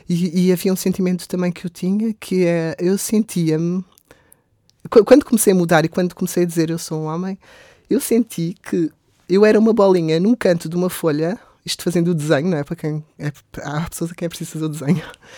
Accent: Alentejo, Portugal; porque eu cresci no Alentejo.

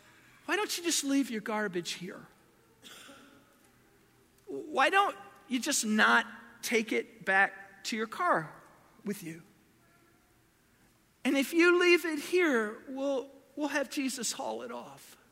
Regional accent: Du Quoin, Illinois, United States; I grew up in DuQuoin. How many of you have ever been to DuQuoin?

